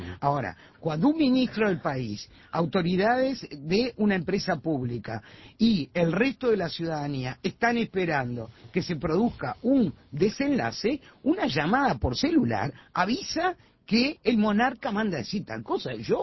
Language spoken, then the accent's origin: Spanish; Uruguay; Yo soy una ciudadana de la República Oriental del Uruguay.